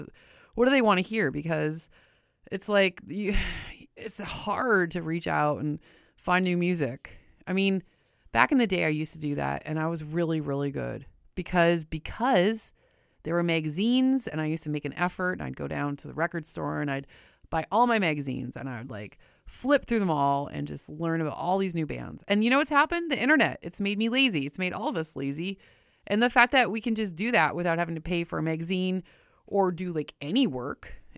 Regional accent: Windsor, Ontario, Canada; I'm from Windsor, which is a Motor City. And across the river is the other big one, Detroit.

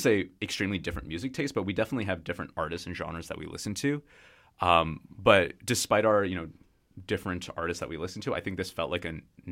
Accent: Vancouver, British Columbia, Canada; I was born and raised in Vancouver

